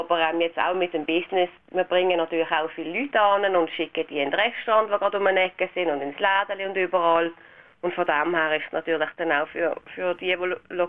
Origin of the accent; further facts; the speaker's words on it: Switzerland; als Schweizer